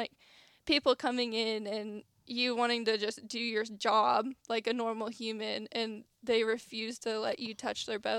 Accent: Illinois, United States; Me, I grew up in Brown County, which is the Golden Triangle of Illinois.

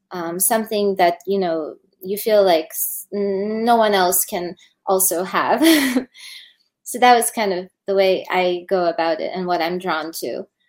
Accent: Slovenia; first language Slovene; English is a second language; But I mean, I speak Slovene, which is my mother tongue. Then Croatian, which is quite similar. English, Spanish, German

